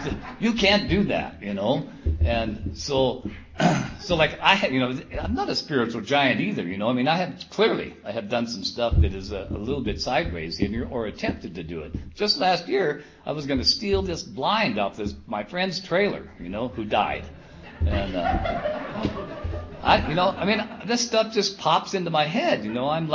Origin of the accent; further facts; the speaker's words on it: Washington, United States; I'm from Washington State. I did all my using up there. I got family and friends up there.